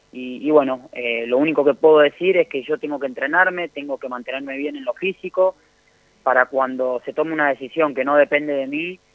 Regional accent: Mendoza, Argentina; Santa Fe es una provincia muy similar a lo que es Mendoza, de donde soy yo.

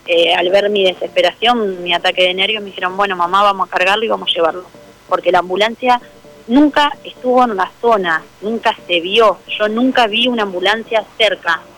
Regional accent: Santo Tomé, Argentina; yo soy de Santo Tomé

